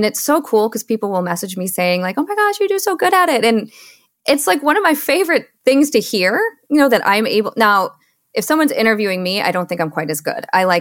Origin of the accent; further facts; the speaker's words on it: Michigan, United States; now in Seattle, United States; So I was born and raised in Michigan, met my husband, and he was like, I'm moving to the Pacific Northwest. And I was like, okay, well, I guess I'll go. So we moved to Seattle